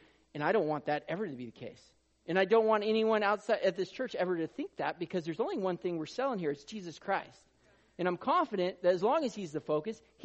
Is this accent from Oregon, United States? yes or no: yes; Oregon, United States; There's people in Oregon that think he would just because we're from Oregon, but no, we're the green state, but not that way.